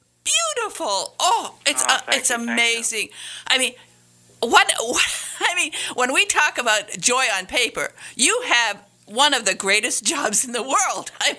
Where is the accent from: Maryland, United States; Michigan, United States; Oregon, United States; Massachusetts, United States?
Michigan, United States; I'm from Northern Michigan, and of course you had three wonderful parks there.